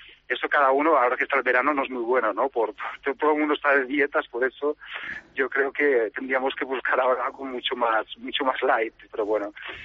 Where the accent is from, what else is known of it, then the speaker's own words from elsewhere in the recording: Balearic Islands, Spain; born there; now in Madrid, Spain; Yo soy nacido en Menorca y bueno, quise un poco trasladar un poco los mares del Mediterráneo para acá, para Madrid, ¿no?